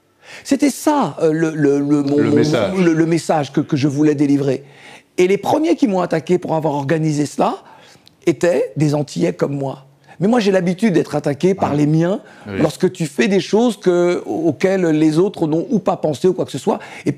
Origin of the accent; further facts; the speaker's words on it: France; moi, je suis français, c'est ma nationalité, j'ai pas choisi, tout comme j'ai pas choisi d'être noir, j'ai pas choisi d'être un descendant d'esclaves